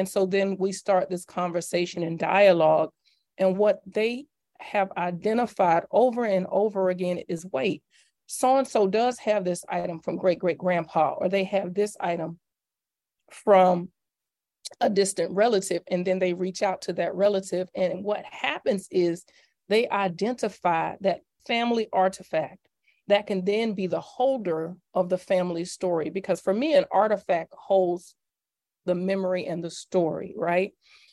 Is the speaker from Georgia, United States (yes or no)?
yes; Atlanta, Georgia, United States; I'm from Atlanta.